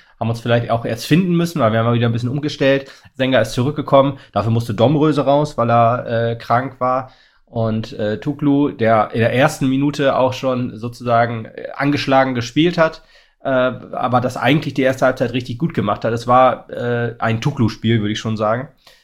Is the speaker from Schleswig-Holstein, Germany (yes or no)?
no; Oldenburg, Lower Saxony, Germany; weil das kann ich als Oldenburger schon irgendwie verstehen